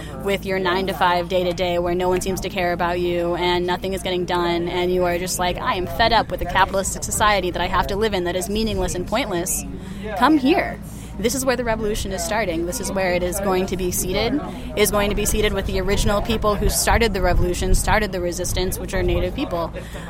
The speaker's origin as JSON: {"language": "English", "town": "Yakima Reservation", "region": "Washington", "country": "United States", "tie": "born or raised there", "lives_now": "New Hampshire, United States", "said": "I grew up in the Yakima Reservation in Washington State, and I now live in New Hampshire."}